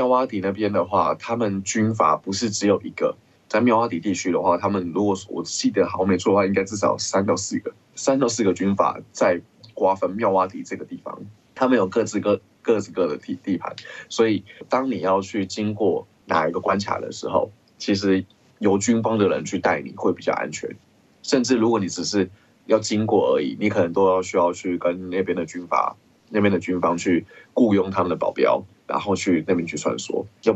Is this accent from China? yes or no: no; Taiwan; 那的确我们台湾这边的一些新闻媒体把它就是炒得非常的热